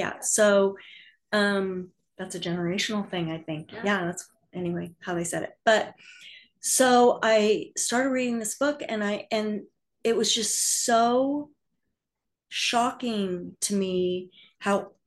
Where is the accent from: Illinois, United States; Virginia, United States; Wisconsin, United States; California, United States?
Illinois, United States; born there; I was born in Illinois, and Illinois was a state that had sealed adoption law